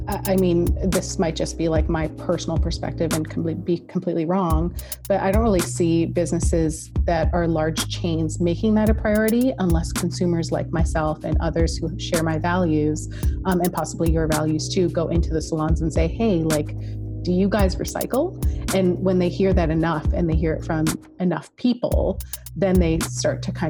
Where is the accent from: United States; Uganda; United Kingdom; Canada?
Canada; British Columbia; we're Canadian and we're in British Columbia, Canada.